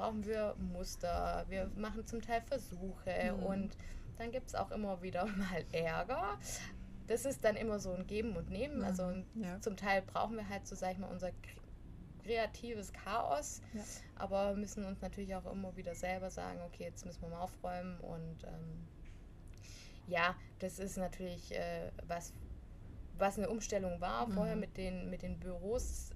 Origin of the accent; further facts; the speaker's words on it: Markdorf, Baden-Württemberg, Germany; Ja, also zum einen, ich komme aus Markdorf, das heißt, es ist auch so ein Stück Heimat.